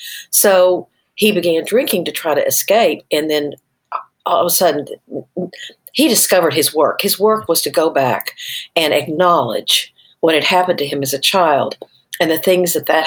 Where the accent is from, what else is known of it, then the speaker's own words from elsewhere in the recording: Arkansas, United States; I'm from Arkansas after all, you know?